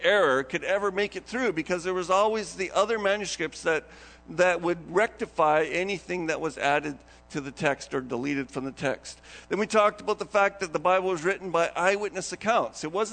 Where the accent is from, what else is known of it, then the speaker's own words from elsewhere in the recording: Canada; we live in Canada. I'm a Canadian.